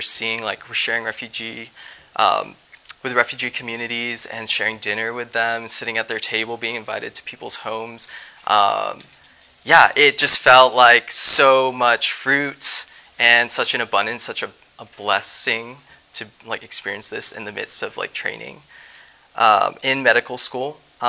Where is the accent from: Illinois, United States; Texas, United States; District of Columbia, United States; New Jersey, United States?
Texas, United States; Dallas; I'm from Dallas, and so that's a map of Dallas